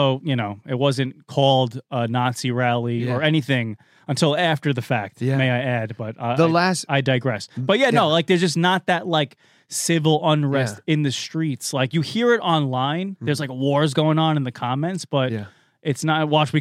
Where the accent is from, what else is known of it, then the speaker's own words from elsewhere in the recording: Staten Island, New York, United States; now in Manhattan, United States; so I'm from Staten Island, right wing Republican MAGA country. but I live in Manhattan and I have all my liberals around me.